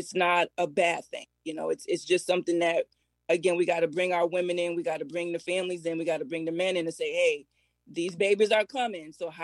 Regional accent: Albany, New York, United States; I am born and raised in Albany, New York.

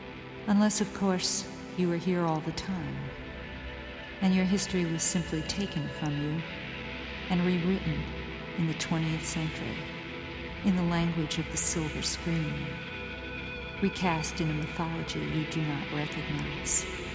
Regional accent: United States; born there; I was born in America in the middle of the 20th century.

